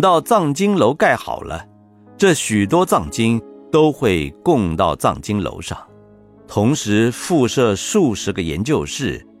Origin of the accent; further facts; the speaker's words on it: Yangzhou, Jiangsu, China; 看中我是扬州人，给我在扬州捐建一个图书馆的因缘